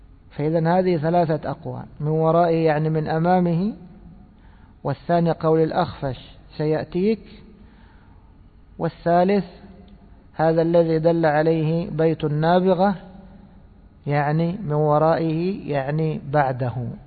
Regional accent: Egypt; accent: Egyptian; وفي لهجتنا المصرية دوما نقول إيش؟ عند، رحت عند فلان

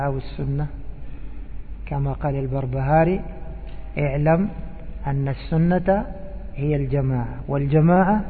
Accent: Egypt; إحنا نقول عندنا في مصر قاعد يدخل

